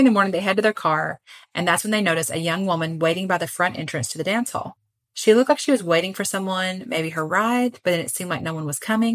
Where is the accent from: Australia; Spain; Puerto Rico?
Puerto Rico; So I grew up in Puerto Rico.